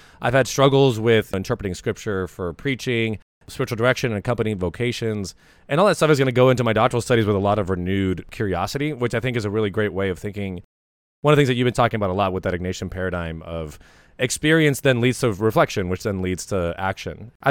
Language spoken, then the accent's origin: English; Ireland; My worst fears as an Irishman, my worst fears as a gardener.